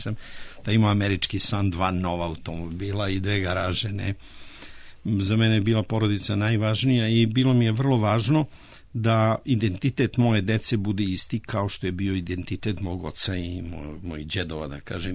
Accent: Bor, Bor District, Serbia; now in Belgrade, Serbia; Ovde u Beogradu, ja sam iz Bora, tamo sam završio srednju i osnovnu školu

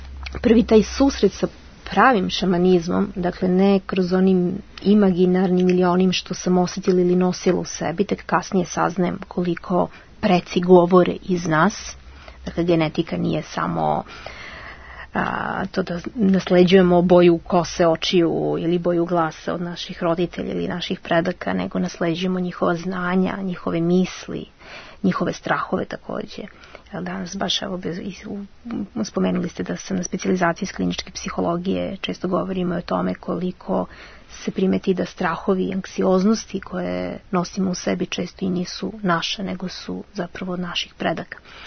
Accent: Belgrade, Serbia; born there; Ja sam rođena u Beogradu

